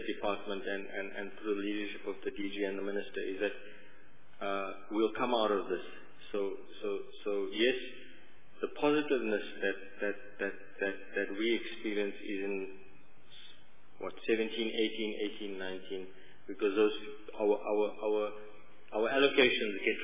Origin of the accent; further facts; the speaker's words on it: South Africa; I think what we have to be able to realize in as a South African is that we've got to be able to make those trade-offs